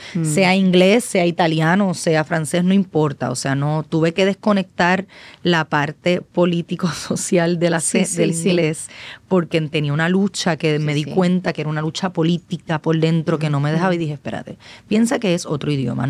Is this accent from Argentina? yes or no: no; Puerto Rico; para mí como puertorriqueña, había una lucha política siempre adentro